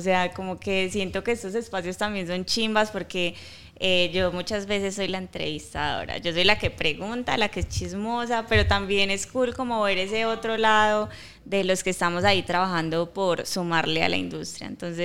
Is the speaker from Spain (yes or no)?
no; Antioquia, Colombia; somos muy paisas. Yo soy muy paisa.